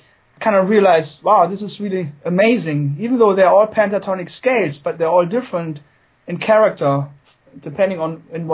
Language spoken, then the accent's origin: English; Germany; also born or lived in Sweden; I was born in Sweden, raised in Germany. And I would say my native background is Scandinavian.